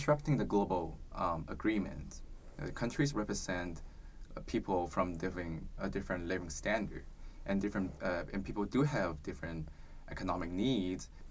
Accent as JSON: {"language": "English", "country": "Hong Kong", "said": "So I'm personally from Hong Kong"}